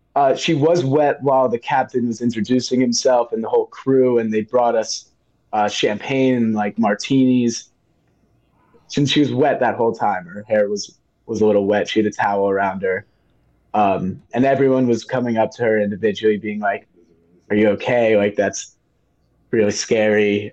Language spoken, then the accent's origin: English; Baltimore, Maryland, United States; We're from Baltimore and big boat culture there.